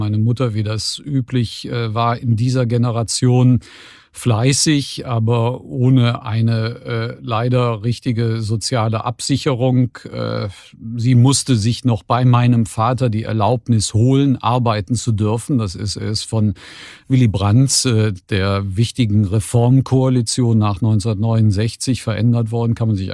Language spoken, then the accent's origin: German; Cologne, North Rhine-Westphalia, Germany; Ja, es ist nicht zu verleugnen, ich komme aus Köln.